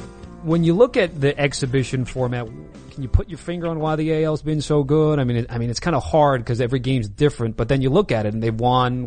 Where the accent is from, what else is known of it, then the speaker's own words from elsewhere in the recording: West Coast, United States; because you played ball on the East Coast and I'm from the West Coast.